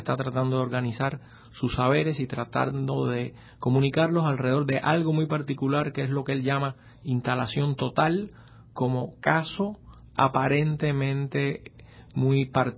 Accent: Cuba; una sala para mí, que soy cubano, significa una cosa

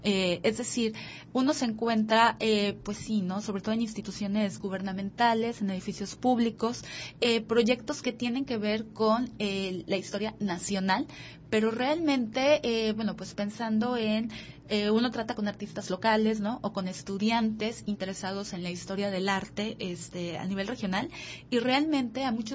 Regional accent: Tabasco, Mexico; a mí me tocó formarme como historiadora del arte en el centro del país. Yo soy originaria de Tabasco y ahora, pues, como mencionaste, trabajo en Tabasco

